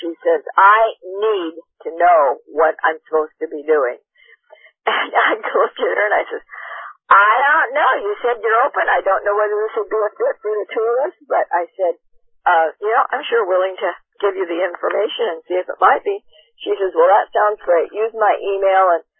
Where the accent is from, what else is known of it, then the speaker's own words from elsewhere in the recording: Portland, Oregon, United States; I'm from Portland, Oregon, and I happen to be down here.